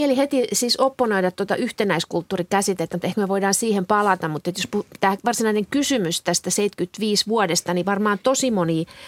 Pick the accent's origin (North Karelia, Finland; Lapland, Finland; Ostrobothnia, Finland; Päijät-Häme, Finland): Lapland, Finland; Kemi; Ja kun mä itse tuun Kemistä, mä olin just tuolloin mennyt kouluun 74